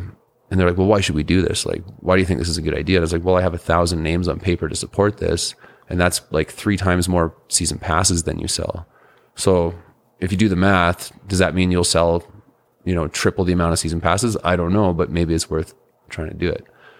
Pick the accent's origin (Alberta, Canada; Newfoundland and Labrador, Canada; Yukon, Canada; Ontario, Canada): Yukon, Canada; Dawson; growing up in Dawson, it's just a small northern mining kind of touristy town.